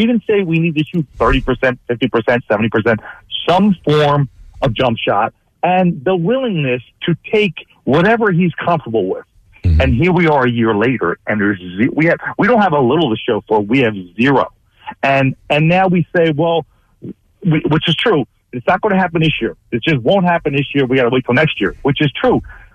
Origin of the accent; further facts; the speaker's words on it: Upper Merion, Pennsylvania, United States; I'm from Upper Merion and I have more connections to him?